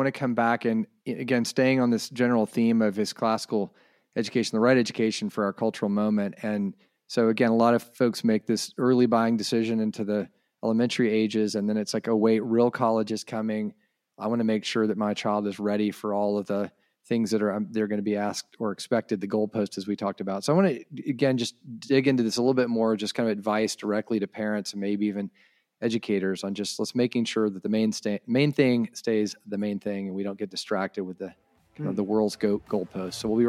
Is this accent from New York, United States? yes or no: no; Atlanta, Georgia, United States; I remember. I'm from Atlanta. Like you don't mess with Coca-Cola.